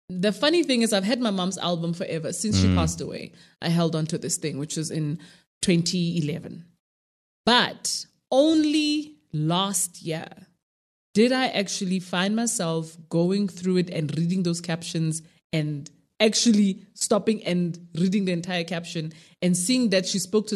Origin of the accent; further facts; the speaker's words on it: Mafikeng, North West, South Africa; That's Mafikeng, which is also, Mafikeng gets to claim me because I grew up in Mafikeng.